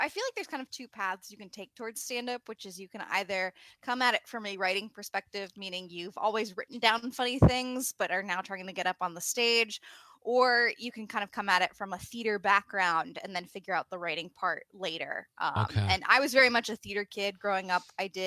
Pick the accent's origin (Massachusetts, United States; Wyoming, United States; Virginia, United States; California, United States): Virginia, United States; Fairfax County; I grew up in Fairfax County, which is the like Naperville to Chicago kind of relationship.